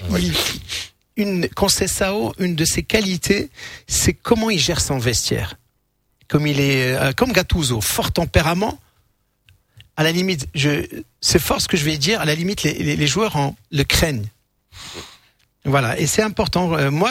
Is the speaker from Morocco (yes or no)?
yes; Morocco; Et c'est ça qui m'a fait au choc en tant que Marocain.